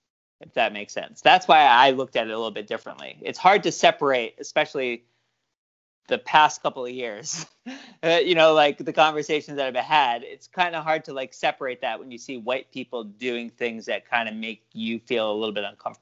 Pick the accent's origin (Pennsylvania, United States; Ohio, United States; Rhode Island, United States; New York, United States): Rhode Island, United States; I'm from Rhode Island. I don't think there's any way to separate that.